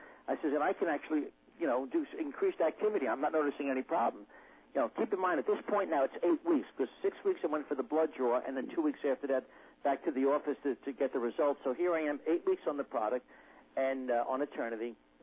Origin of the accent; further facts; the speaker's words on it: Brooklyn, New York, United States; growing up in Brooklyn with a bus stop right outside the window